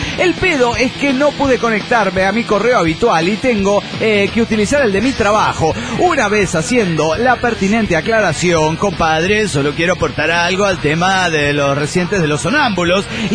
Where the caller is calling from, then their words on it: León, Guanajuato, Mexico; de León, Guanajuato.